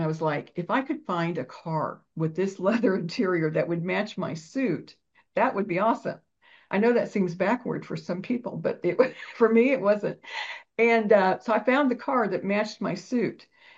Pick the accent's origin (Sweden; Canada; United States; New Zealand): United States; Kansas; I'm from Kansas. We don't say anything in the Bible right.